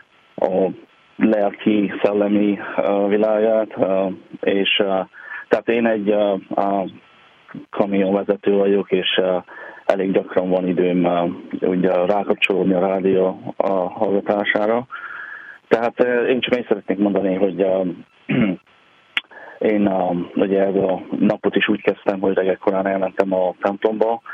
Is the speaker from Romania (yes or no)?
yes; Odorheiu Secuiesc, Harghita, Romania; now in United States; Erdélyből, Székelyudvarhelyről, igen.